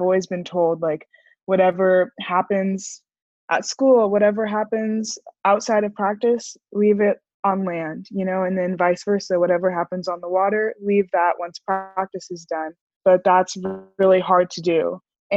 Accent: Sacramento, California, United States; I'm from Sacramento, California, and I am a Black woman rower.

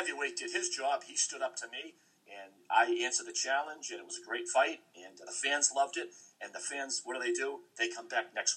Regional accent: North Carolina, United States; they were in our home rink, so we're in Carolina. It's my hometown

